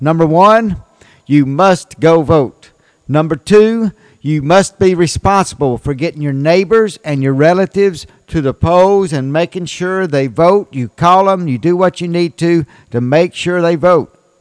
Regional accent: Tupelo, Mississippi, United States; I'm coming to you directly from my hometown in Tupelo, Mississippi, where … was born.

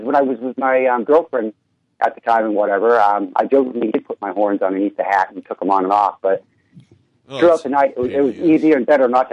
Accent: Maine, United States; Well, I come from Maine. It gets cold up here in the winter.

